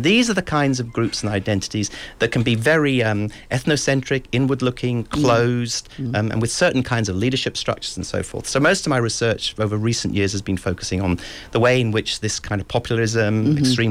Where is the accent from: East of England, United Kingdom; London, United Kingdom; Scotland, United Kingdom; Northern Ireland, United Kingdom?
Scotland, United Kingdom; I'm a Scot, yes.